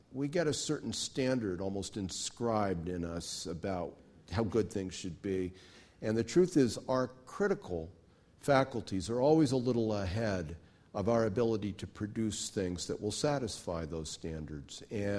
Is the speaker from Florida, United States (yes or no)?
yes; Florida, United States; also born or lived in western US; I grew up with my mother, and on the other side of the country, I grew up mostly out in Florida and out west, mostly out west.